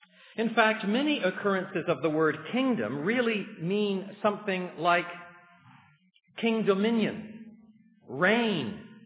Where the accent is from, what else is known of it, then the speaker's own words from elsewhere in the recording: Canada; Since I'm a Canadian, Her Majesty Queen Elizabeth II is my queen, my monarch, as much as yours.